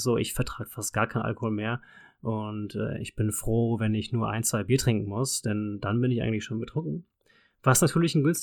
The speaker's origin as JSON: {"language": "German", "town": "Vechta", "region": "Lower Saxony", "country": "Germany", "said": "Also da, wo ich herkomme, aus dem schönen Landkreis Vechta."}